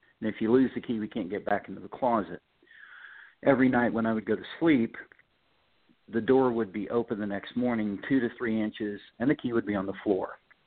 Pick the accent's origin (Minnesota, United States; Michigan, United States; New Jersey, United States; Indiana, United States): Indiana, United States; Louisville; Well, I grew up in Louisville, Indiana, and it's just south of Newcastle. It's halfway in between Dayton and Indianapolis off of I-70.